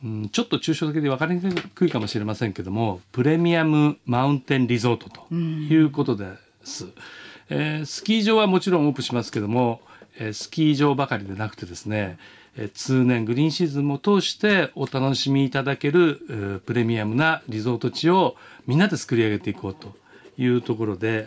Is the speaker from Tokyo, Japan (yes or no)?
yes; Tokyo, Japan; 私はですね、出身は東京でありまして、生まれも育ちもずっとですね東京でありました。